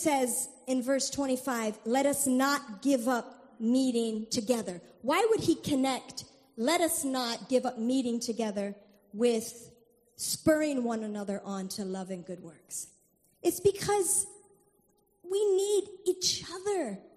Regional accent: Haiti; Growing up in Haiti, the society is terrible.

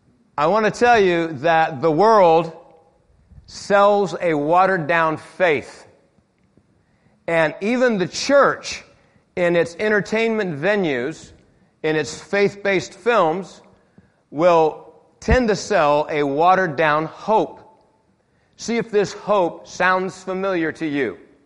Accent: Spain; I spent some formative years in Spain. I grew up in Spain as a young man.

